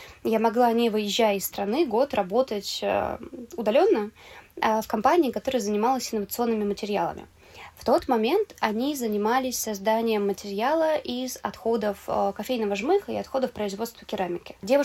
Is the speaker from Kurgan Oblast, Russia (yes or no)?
yes; Kurgan, Kurgan Oblast, Russia; Я из Кургана. Это под Екатеринбургом, за Уралье, вот самое.